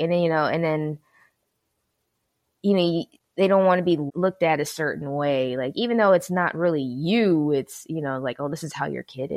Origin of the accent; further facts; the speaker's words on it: San Diego, California, United States; now in Milwaukee, United States; All right. I was born and raised in San Diego.